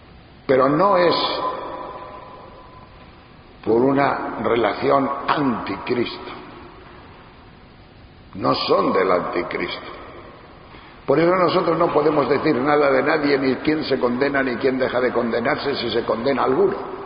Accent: Castile and León, Spain; mi pueblo es un pueblo de la provincia de León, allá por las montañas de Riaño, y cerca de Asturias y de Santander.

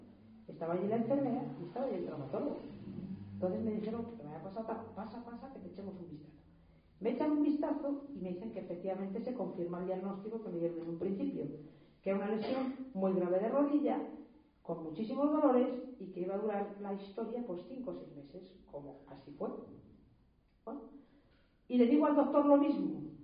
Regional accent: Ávila, Castile and León, Spain; en Ávila, que yo soy de Ávila

